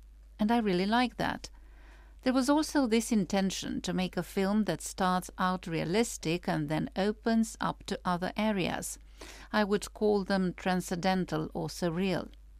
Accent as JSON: {"language": "English", "town": "Alimpești", "region": "Gorj", "country": "Romania", "tie": "born or raised there", "said": "I grew up in Gorj, in Alimpești, and I can say that I had a very special relationship with my grandmother and great-grandmother."}